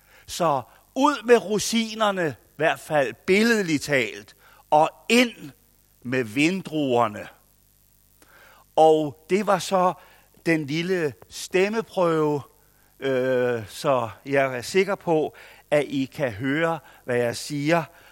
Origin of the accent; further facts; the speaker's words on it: Copenhagen, Capital Region of Denmark, Denmark; end vi var i København, hvor jeg voksede op.